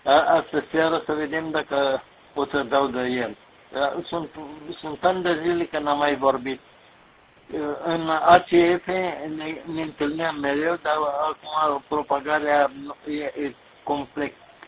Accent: Bucharest, Romania; Ești în plimbare pe la București, îmi pare bine, e orașul meu natal.

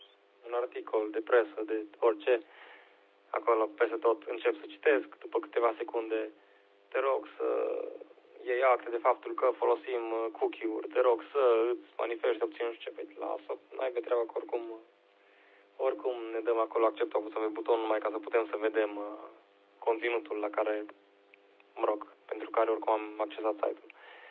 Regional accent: Transylvania, Romania; ardelenii, noi suntem mai înceți.

